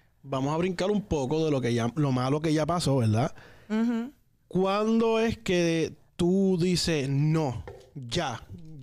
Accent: Puerto Rico; moved away; Yo, aún siendo boricua y todo, yo cuando vine a este país, yo me di bien duro. Yo llegué a dormir en la calle.

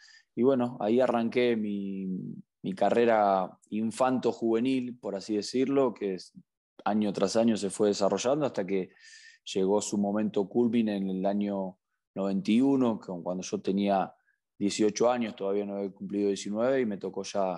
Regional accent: Buenos Aires, Argentina; yo soy oriundo de la ciudad de Buenos Aires, como decimos en Argentina, porteños, nos llaman porteños, de un barrio muy, o de una colonia muy típica de esa ciudad, que es Palermo, un lugar muy, muy bello de la Argentina. Y bueno, provengo de una familia de clase media

